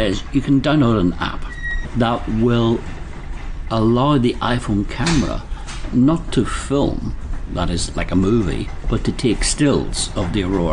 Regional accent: Northern Ireland, United Kingdom; I was brought up in Northern Ireland, which is latitude 55 degrees north.

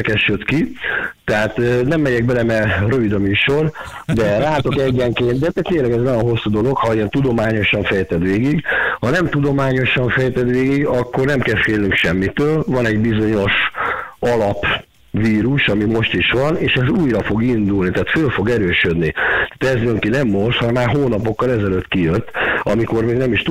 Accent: Hungary; Hát ezek magyarok vagyunk, de igazából ami kijön, nekünk problémánk nem lesz.

